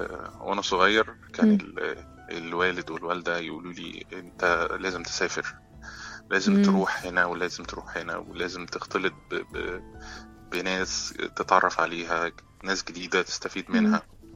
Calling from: Egypt

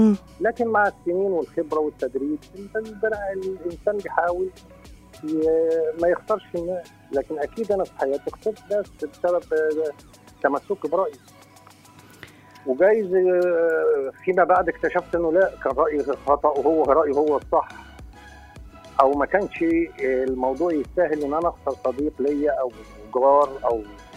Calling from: Egypt; أتكلم من مصر

